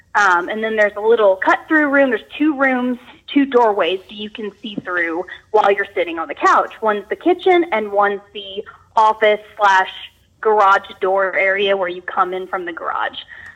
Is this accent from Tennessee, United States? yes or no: yes; Memphis, Tennessee, United States; I had these experiences growing up in Memphis, Tennessee, where I did theater camp for years and years